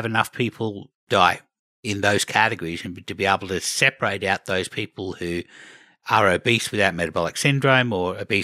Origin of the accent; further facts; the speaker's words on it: Queensland, Australia; when I was growing up in Queensland, my ancestors didn't come from Queensland, Australia